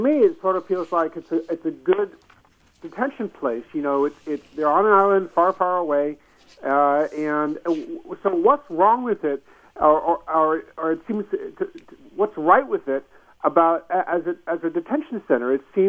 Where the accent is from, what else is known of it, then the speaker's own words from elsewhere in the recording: United States; As an American, I kind of feel